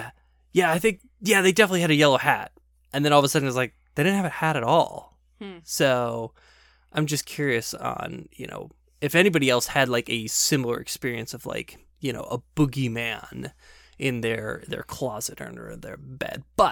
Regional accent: Midwest, United States; because you were from the Southwest and I was from the Midwest

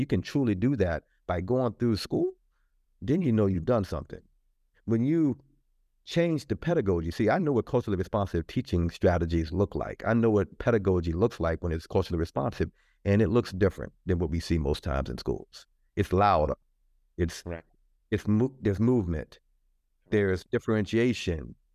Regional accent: Charlottesville, Virginia, United States; I'm from Charlottesville, Virginia. We have folks talk about those statues for generations.

